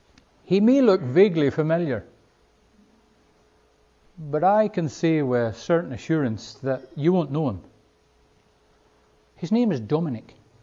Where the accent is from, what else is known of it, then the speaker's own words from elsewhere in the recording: Wick, Scotland, United Kingdom; born there; Or I might give my birthplace. I'm from Wick in Caithness. Maybe that explains a whole lot of questions.